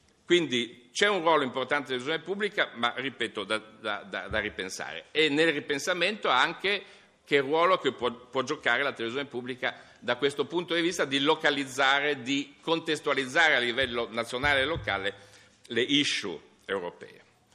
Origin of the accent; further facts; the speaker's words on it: Genoa, Liguria, Italy; io sono genovese quindi sono sensibile al tema dei porti